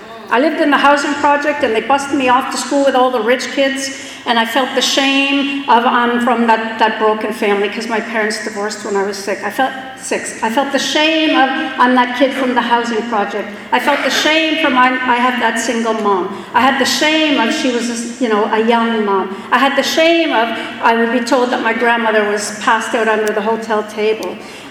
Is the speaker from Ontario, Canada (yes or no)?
no; Quebec, Canada; at 15 years old, I'm from Quebec, and if you know anything about Quebec, you can drink at 18.